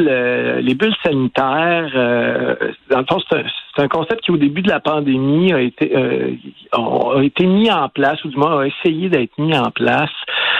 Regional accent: Canada; On a eu la bulle atlantique chez nous au Canada

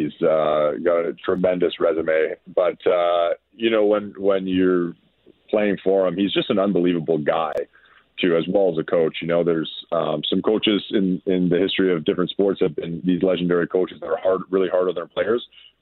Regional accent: Winnipeg, Manitoba, Canada; also born or lived in Calgary; I'm from Winnipeg, actually, but I've been living in Calgary in the summer. We're about an hour away from the Rocky Mountains.

